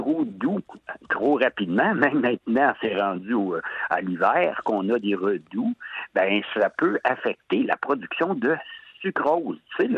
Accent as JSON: {"language": "French", "town": "Saint-Eustache", "region": "Quebec", "country": "Canada", "tie": "born or raised there", "said": "Ben, j'étais originaire de Saint-Eustache, cabane à sucre, Saint-Eustache, ça vous dit sûrement quelque chose, Mirabel, oui"}